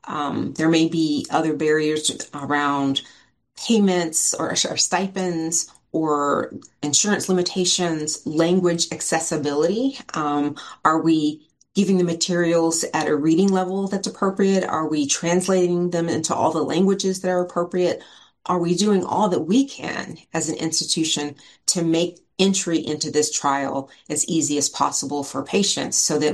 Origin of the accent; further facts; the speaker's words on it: the South, United States; I'm from the South, and so I'm always liking to hug people